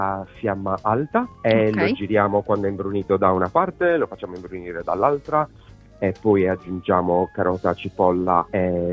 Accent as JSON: {"language": "Italian", "region": "Sardinia", "country": "Italy", "said": "Io poi che sono sardo, sono molto picky"}